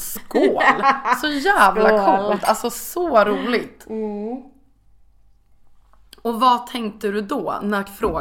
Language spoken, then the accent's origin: Swedish; Östersund, Jämtland County, Sweden; för att jag är från Östersund, det är väldigt fin natur, alltid gjort det där.